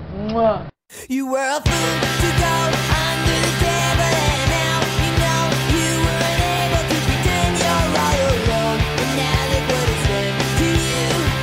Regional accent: California, United States; The whole band's from California.

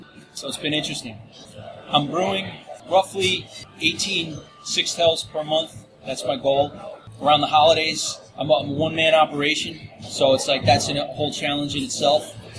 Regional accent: Queens, New York, United States; a neighbor that I had growing up in Queens. I happened to be born and raised in the boroughs. This is kind of like an opportunity for me to pay tribute to where I'm from.

